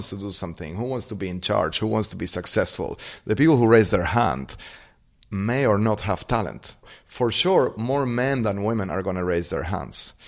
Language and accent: English; Argentina; Growing up in Argentina, you could see at any point in time the problems that incompetent leadership causes.